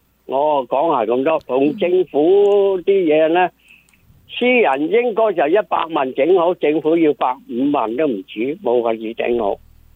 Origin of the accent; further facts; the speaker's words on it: China; now in United States; 我虽然呢我係由大陆嚟到美国大约七八年左右